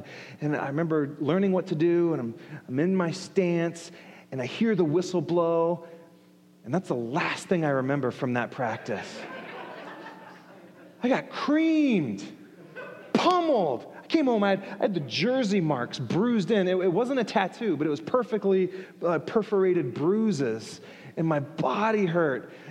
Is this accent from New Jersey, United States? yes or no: no; Tampa, Florida, United States; And our practice fields, I grew up in Tampa, Florida.